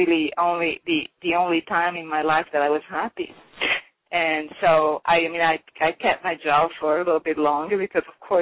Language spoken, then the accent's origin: English; Genoa, Liguria, Italy; born there; English is a second language; Well, I was born in Genoa, Italy.